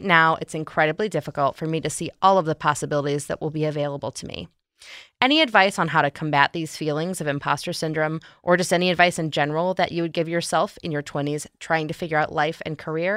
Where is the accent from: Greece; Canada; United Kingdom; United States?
United States; Ohio; I grew up in Ohio and the majority of my family still lives here, but I have a constant worry in the back of my mind that I'm going to get stuck here.